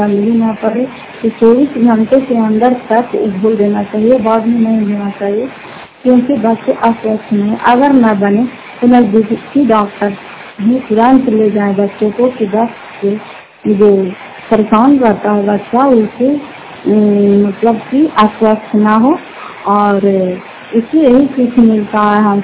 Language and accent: Hindi; Fatehpur, Bihar, India; घर फतेहपुर पंचायत मकोसा जिला नालंदा क्रासकरा ब्लॉक की निवासी हूँ